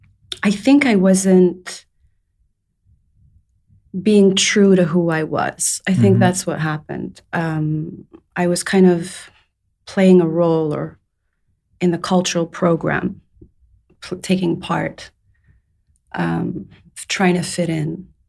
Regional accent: Saudi Arabia; also born or lived in England; So my father is Persian Saudi. My mom's Scottish. I was born in England. I was raised in Saudi Arabia. And then I went to the UK

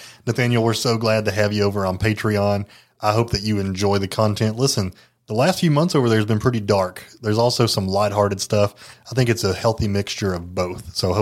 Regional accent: Jellico, Tennessee, United States; there's a case from my hometown of Jellicoe where a guy forged a college degree in order to eventually become a principal at a school.

